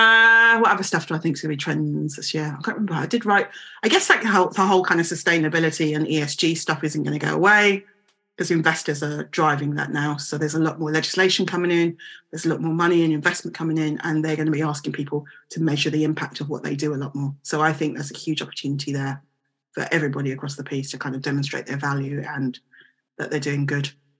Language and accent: English; Newham, London, United Kingdom; I grew up in Newham